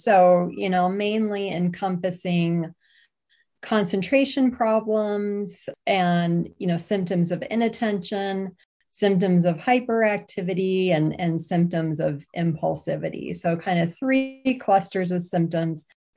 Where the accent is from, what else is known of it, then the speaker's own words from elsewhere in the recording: Wisconsin, United States; I'm from Wisconsin originally.